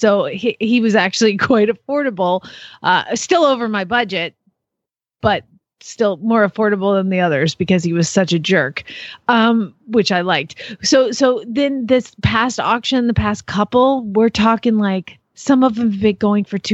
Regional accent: Atlanta, Georgia, United States; See, growing up in Atlanta, Destin and Panama City were the places that was a retirement center.

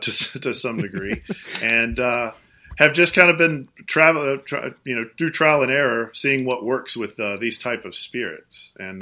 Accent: Georgia, United States; moved away as an adult; Yeah, I was born and raised in Georgia. Southerner by birth, got to move to New England about 11 years ago.

